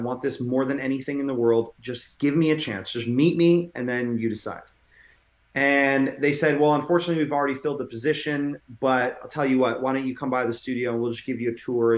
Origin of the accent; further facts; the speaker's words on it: Canada; now in New York, United States; I'm a Canadian. I've moved to New York. I'm on a temporary visa.